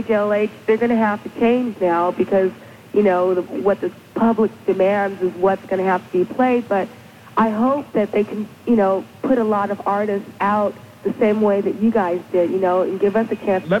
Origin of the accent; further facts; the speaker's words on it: Los Angeles, California, United States; I grew up in Los Angeles, but I'll miss this radio station.